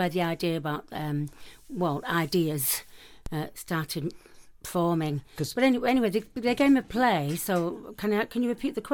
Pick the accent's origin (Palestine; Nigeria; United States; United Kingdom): United Kingdom; Clayton, Yorkshire and the Humber; born there; Yeah, I was born in Clayton, yeah. It's now not called Clayton. It's always been confused with Bradford